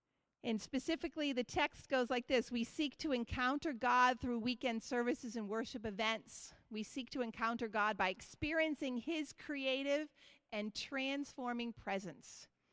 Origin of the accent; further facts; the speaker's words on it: New England, United States; And you know what? I grew up in New England. It makes no sense.